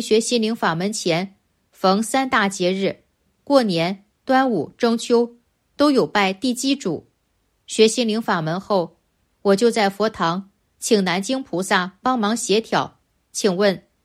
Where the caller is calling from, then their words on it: Melbourne, Victoria, Australia; 我是来自墨尔本的一位同修